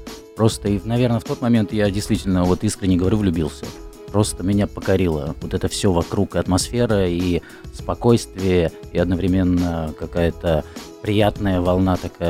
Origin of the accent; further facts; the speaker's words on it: Petrozavodsk, Republic of Karelia, Russia; moved away as an adult; now in Latvia; Приехал в Латвию 14 лет назад. А приехал я из Петрозаводска, это город столица Карелии.